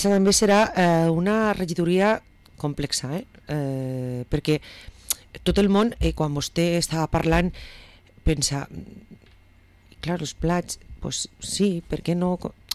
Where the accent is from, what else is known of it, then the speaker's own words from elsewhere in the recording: Vila-real, Valencian Community, Spain; som tots junts i som de Vila-real